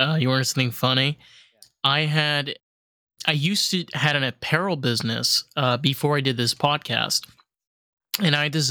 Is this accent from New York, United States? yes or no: yes; Rockland County, New York, United States; Well, I grew up in New York. I grew up in, I grew up on the other side of the Hudson. I grew up in Rockland County. I'm Sephardic. I'm Moroccan.